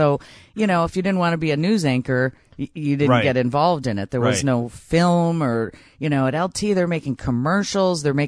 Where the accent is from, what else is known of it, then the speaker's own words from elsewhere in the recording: New York City, New York, United States; born there; I was born in the Bronx, New York. That's how it started